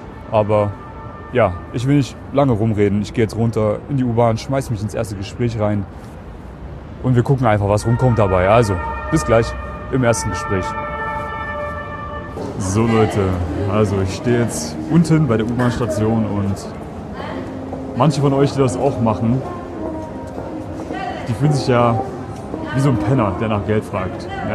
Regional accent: Germany; now in Austria; Deutschland, Piefke.

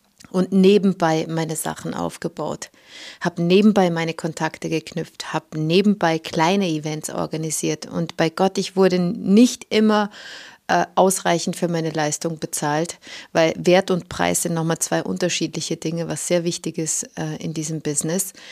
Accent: Switzerland; Ich bin aufgewachsen in der Schweiz mit 3 älteren Brüdern, mit meinen Eltern

